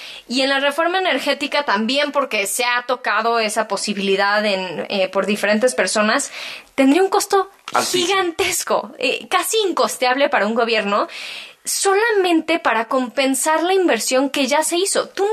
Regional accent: Mexico; el bienestar y la calidad de vida que tenemos como mexicanos

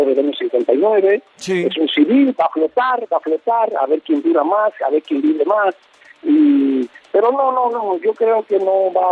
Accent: Cuba; born there; yo que nací en Cuba

